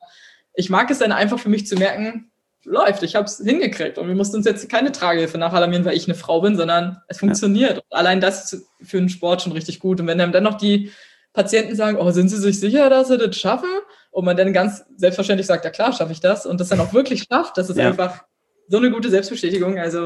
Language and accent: German; Berlin, Germany; ich komme aus Berlin, ich habe eine große Fresse